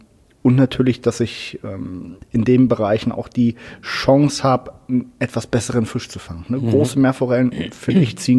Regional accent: Helmstedt, Lower Saxony, Germany; born there; ich komme gebürtig aus der Helmstedter Ecke, das ist so A2, 25 Minuten in die westliche Richtung, dann bist du von Magdeburg nach Helmstedt gefahren und da aus der Ecke komme ich eigentlich gebürtig her

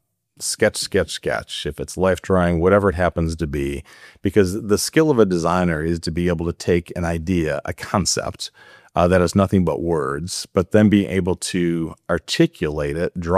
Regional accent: Cleveland, Ohio, United States; I grew up in Cleveland, Ohio, so still Midwest USA.

